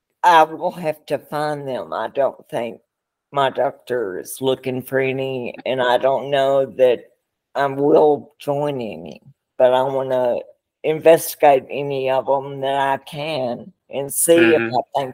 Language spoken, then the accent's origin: English; Kentucky, United States; now in Memphis, United States; I'm actually from Kentucky.